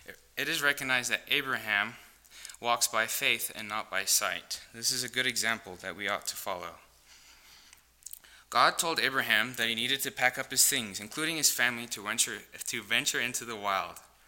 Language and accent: English; South Africa; now in United States; I'm an immigrant from South Africa. It is almost by coincidence, maybe, that exactly 1 year ago today, my family and I received our American citizenship